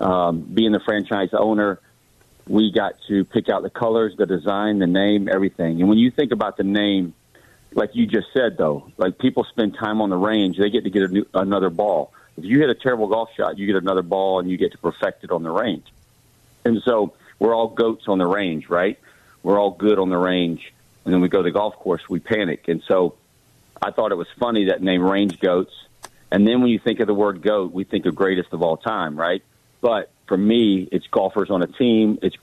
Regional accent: Florida, United States; I know I was from Florida, but watching the Yankees when I was growing up.

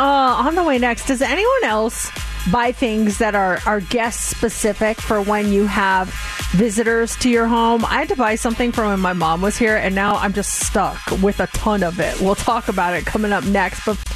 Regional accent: Colorado, United States; I grew up in Colorado, right by Golden, Colorado, which is where Coors Light is Coors is manufactured.

